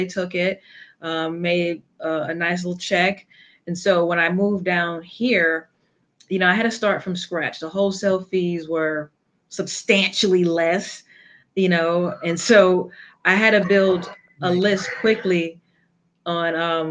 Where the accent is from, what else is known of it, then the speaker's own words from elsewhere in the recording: New York City, New York, United States; I'm originally from New York City.